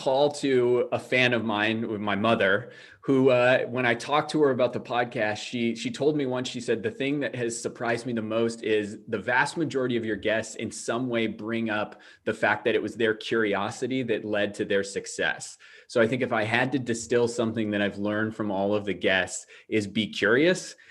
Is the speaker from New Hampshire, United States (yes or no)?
yes; New Hampshire, United States; So I grew up in the New Hampshire, New England area.